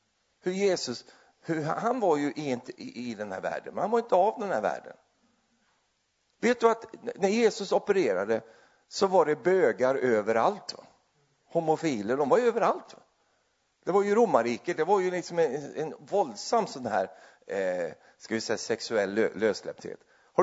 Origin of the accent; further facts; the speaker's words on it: Sweden; Det kanske inte du gör, men jag är ju svensk, jag får ju tycka om vad jag vill.